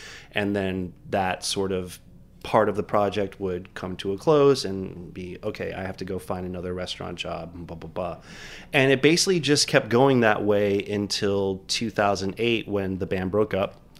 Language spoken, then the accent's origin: English; Miami, Florida, United States; I grew up in Miami. We went to the same high school, actually.